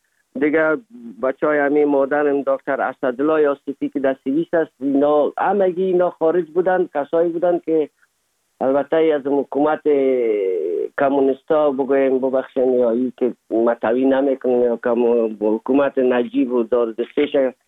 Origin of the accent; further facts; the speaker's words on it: Afghanistan; now in Germany; زمان که ما از افغانستان آمدیم